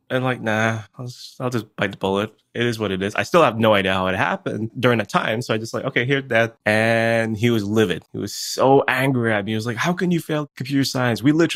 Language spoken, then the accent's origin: English; Belize; That's exactly my story growing up in Belize.